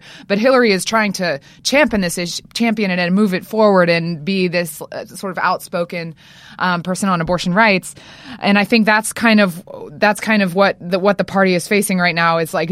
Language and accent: English; Louisiana, United States; I'm from Louisiana.